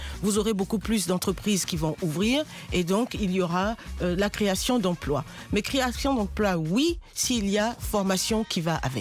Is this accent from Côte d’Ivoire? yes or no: yes; Côte d’Ivoire; also born or lived in Senegal; Je suis d'Afrique, comme je vous disais, d'ailleurs de Côte d'Ivoire et du Sénégal. Et j'ai constaté une chose en Côte d'Ivoire quand je vivais là-bas